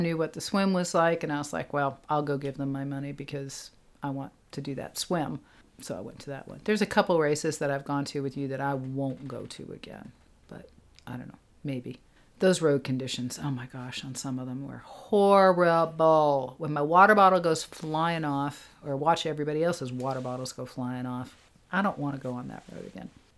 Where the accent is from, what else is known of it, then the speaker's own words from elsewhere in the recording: Boston, Massachusetts, United States; I'm from Boston. Talk about potholes.